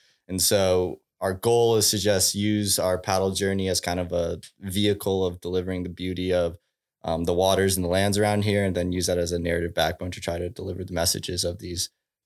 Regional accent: Fort Wayne, Indiana, United States; also born or lived in Ann Arbor; I mean, so I was born in Ann Arbor, but then most of my life was spent growing up in Fort Wayne.

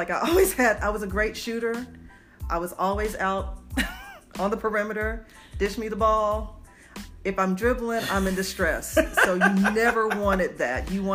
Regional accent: Birmingham, Alabama, United States; So I grew up in Birmingham

